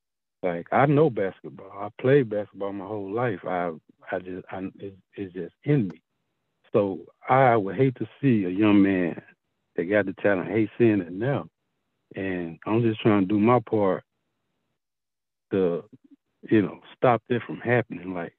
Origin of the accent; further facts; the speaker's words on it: Elaine, Arkansas, United States; you know, I'm from Elaine, but I haven't been home in so long. And I came back in 2019, West Elton, Arkansas.